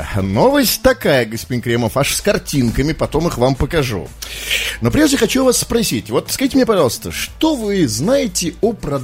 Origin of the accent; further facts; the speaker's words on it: Saint Petersburg, Russia; ну мы же петербуржцы